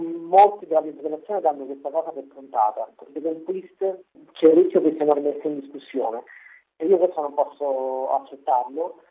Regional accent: Francavilla al Mare, Abruzzo, Italy; also born or lived in Chieti / Pescara; Sono abruzzese, sono nato a Chieti esattamente 40 anni fa e sono cresciuto tra Francavilla al Mare e Pescara.

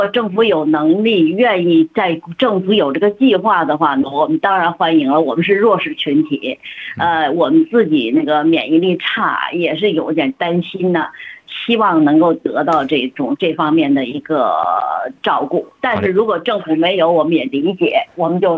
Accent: China; 我们中国人就是养生保健嘛

